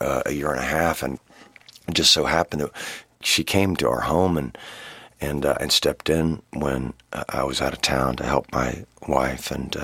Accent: Atlanta, Georgia, United States; I was raised in Atlanta, Georgia by my mother, with the help of her three sisters and my grandmother.

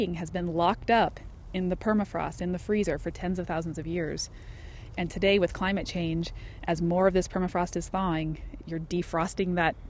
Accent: Nevada, United States; also born or lived in Oregon; A lot of my childhood was in Oregon and then in Nevada. So I grew up hiking in the Sierra Nevada mountains

